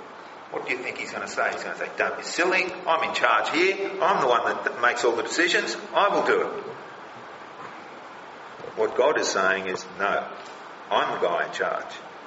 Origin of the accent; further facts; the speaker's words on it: Berrigan, New South Wales, Australia; Now, my hometown is Berrigan. You've probably never heard of it, and that's okay. You've probably never ever travelled through it. But it's a little country town, probably in the middle of nowhere, some would say.